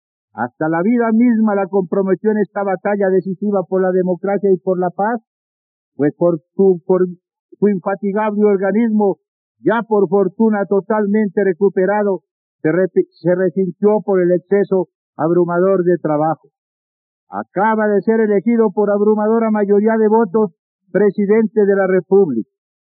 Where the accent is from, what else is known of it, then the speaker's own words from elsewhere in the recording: Colombia; y como colombiano, las muertes ocurridas